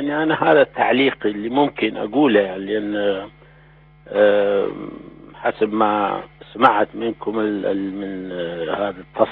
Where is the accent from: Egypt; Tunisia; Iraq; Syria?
Iraq; واللي يؤسف له أنا كعراقي طبعا أنه الحكم العراقي يعني النظام العراقي وصل بلدنا إلى وضع